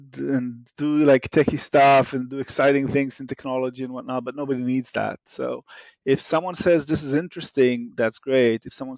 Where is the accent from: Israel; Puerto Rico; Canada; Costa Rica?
Israel; English is a second language; now in United States; As you can hear in my accent, I'm Israeli by origin.